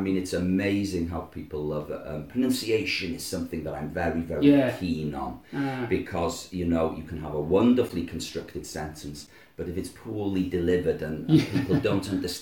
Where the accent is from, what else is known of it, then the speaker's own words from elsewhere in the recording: Wales, United Kingdom; first language Welsh; English is a second language; So my first spoken language was Welsh.